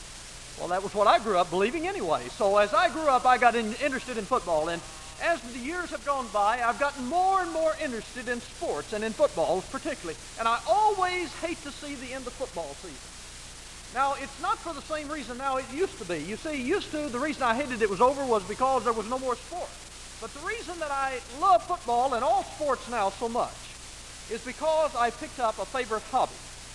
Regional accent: Texas, United States; I come from Texas. And as all Texans, I was involved in football growing up.

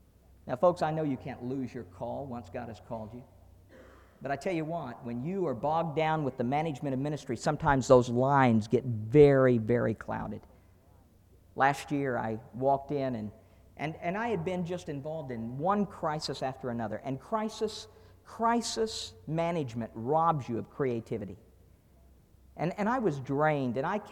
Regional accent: Oklahoma, United States; When I was a boy growing up in Oklahoma and in my Sunday school class

